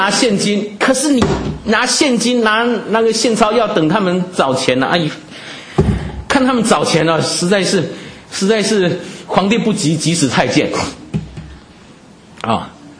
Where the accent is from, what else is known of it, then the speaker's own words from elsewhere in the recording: Taiwan; 这个我小时候在台湾读小学写作文啊